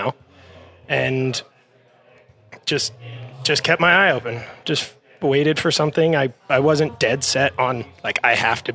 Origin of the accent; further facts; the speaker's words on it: Park City, Utah, United States; now in California, United States; Yeah, I'm from Park City. I grew up in Park City.